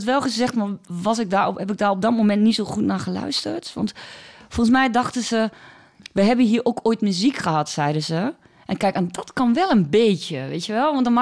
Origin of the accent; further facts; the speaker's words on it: Overijssel, Netherlands; accent: Neder-Saksisch; Dus ik praat op de planken nog net iets Neder-Saksischer. Ik heb ook wel Twentse liedjes, ook omdat ik in die taal veel beter mijn gevoel kan uitdrukken.